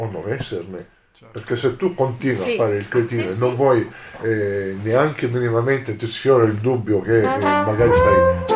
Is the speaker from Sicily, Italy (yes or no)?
yes; Sicily, Italy; born there; io sono nato nel 1964 in Sicilia